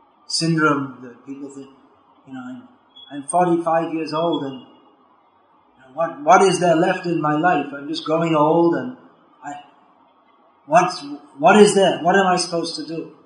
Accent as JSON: {"language": "English", "region": "England", "country": "United Kingdom", "said": "Usually people in India ask, where am I from? So, well, I'm from England."}